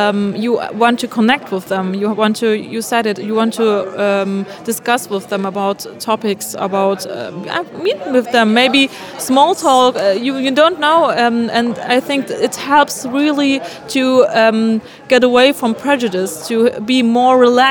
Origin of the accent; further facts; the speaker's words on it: Germany; English is a second language; I grew up in Germany. I'm Muslim. My parents are Turkish rooted, but I am socialized in Germany.